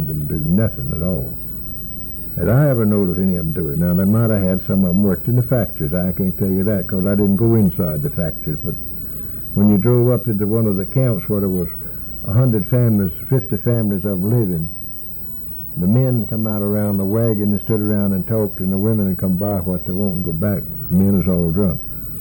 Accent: the South, United States; no, I told them I was from the South and they said, no, you're not, you're from the east.

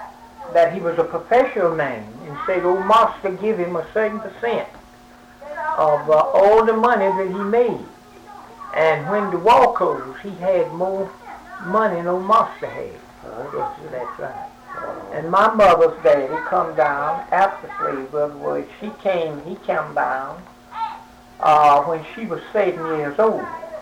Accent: United States; born there; I was born in Clay County, 1892.

